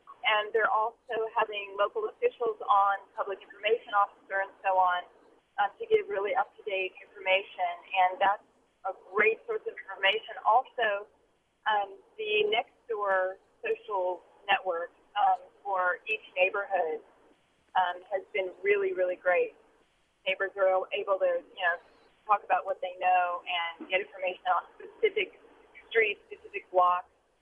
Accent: Santa Rosa, California, United States; Hi. I'm from Santa Rosa. I was evacuated from the Larkfield area on Sunday night.

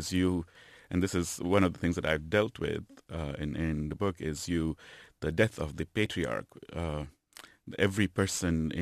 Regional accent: Lebanon; now in United States; When I was, for me, the idea of when I was in growing up in Lebanon, I wanted to be an American more than anything. And then when I came over here, I look back at Lebanon and I consider that that's more where I belong.

